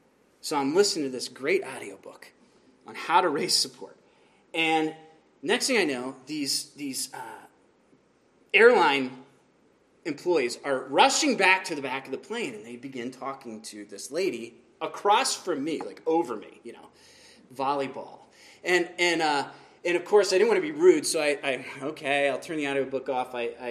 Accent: Pennsylvania, United States; Now, we're from Pennsylvania.

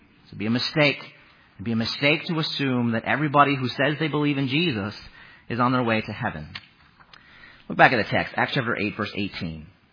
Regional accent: Lincoln, Nebraska, United States; I'm from Lincoln, Nebraska, but it doesn't matter.

